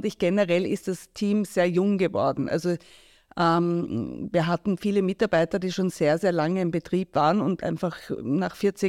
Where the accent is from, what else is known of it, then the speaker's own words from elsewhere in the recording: Graz, Styria, Austria; weil ich bin in Graz aufgewachsen